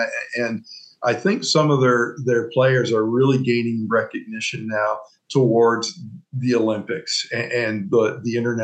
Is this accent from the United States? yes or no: no; Burlington, Ontario, Canada; It was what I was raised on as a kid growing up in Burlington.